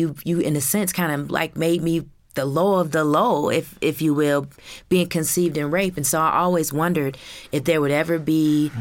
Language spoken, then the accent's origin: English; Michigan, United States; I'm from Michigan. Unlike Rebecca and Robin, I did not grow up in a Christian home